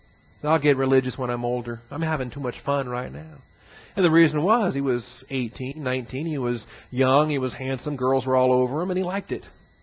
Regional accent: Pacific Northwest, United States; I grew up in the Northwest in a big logging type environment.

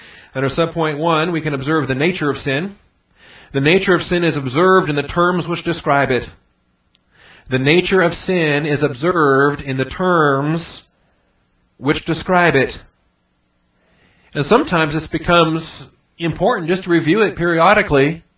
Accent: Washington, United States; He was from North Carolina. I was from Washington. There's opposite ends of the country.

